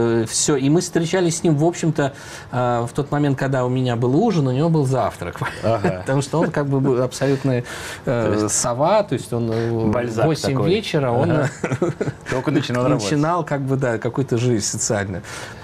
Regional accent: Moscow, Russia; Я родился в Москве, вырос в Москве.

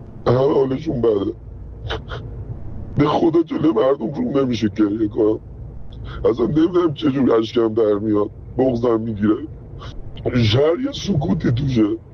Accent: Iran; اینجا زندگیمونه، اینجا به دنیا آمدنمونه

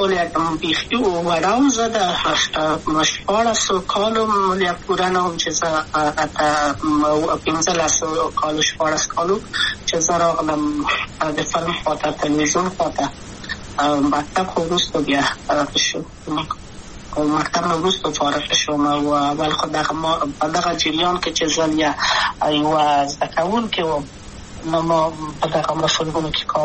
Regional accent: Kabul, Afghanistan; ولایت یم د پلار مې د وردګو ولایت ته خلیګنسې کېدلې د کابل په تخته پل سیمه کې یم او لویا شویم کابل که یم

